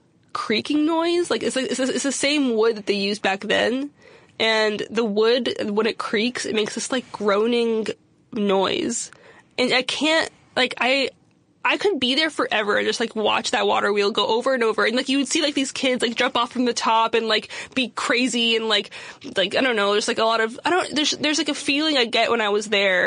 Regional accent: United States; Well, because I think my parents just don't want anyone to know that we're American.

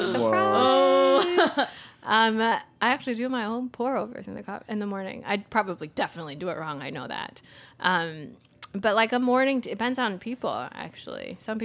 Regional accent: Taipei, Taiwan; As a kid, so I grew up in Taipei, so you had to bring your own lunch.

